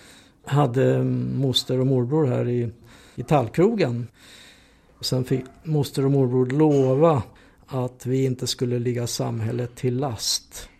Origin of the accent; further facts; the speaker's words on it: Hungary; first language Hungarian; Swedish is a second language; now in Sweden; Och jag är ursprungligen från Ungern. Så jag har ju faktiskt bott här i större delen av mitt liv. Ända sedan 1951 kom jag hit. Och blev jättesvensk